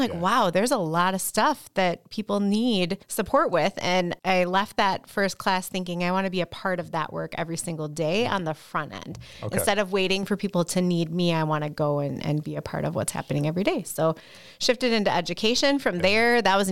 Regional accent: Menomonee Falls, Wisconsin, United States; also born or lived in Fall River, Wisconsin; Growing up, I was born in Menominee Falls, Wisconsin, and from there, traveled around Wisconsin as my dad's job changed. So I spent a little time in a really small town called Fall River, Wisconsin.

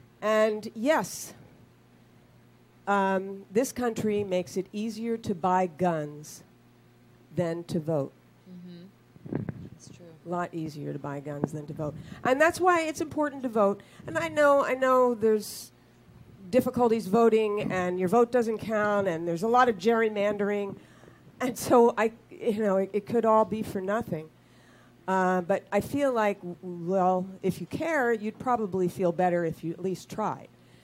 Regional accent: Pennsylvania, United States; It also happened in my home state of Pennsylvania

